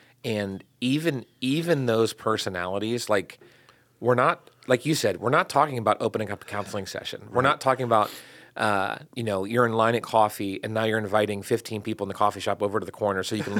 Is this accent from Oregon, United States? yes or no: no; Barberton, Ohio, United States; And Barberton's my hometown, so I'm like, do I remember them from high school?